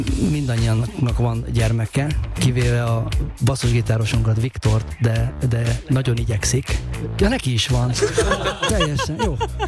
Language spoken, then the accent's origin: Hungarian; Budapest, Hungary; bár én Budapesten nőttem föl, meg sokan, de most már nem Budapesten élünk